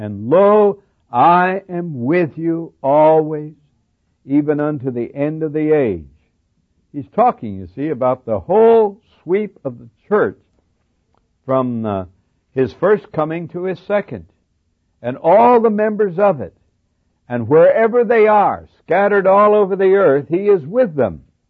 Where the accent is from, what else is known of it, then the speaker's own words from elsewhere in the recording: Montana, United States; Now, I come from Montana, where there's lots of sheep, and I've seen a lot of sheep herders.